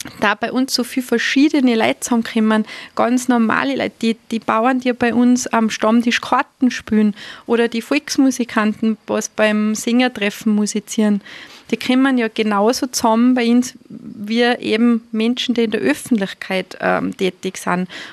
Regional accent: Austria; für uns selber, für uns als Österreicher, dass man mal die Schönheit unseres Landes wirklich entdeckt

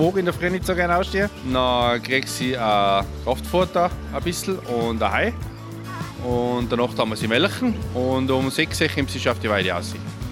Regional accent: Tyrol, Austria; Wir sind Tiroler, wir sind alle Tiroler

